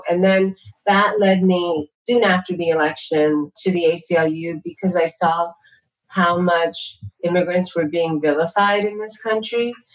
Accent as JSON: {"language": "English", "town": "New York City", "region": "New York", "country": "United States", "tie": "born or raised there", "said": "I guess I had the benefit of growing up in New York City and seeing so many different kinds of faces speaking different languages"}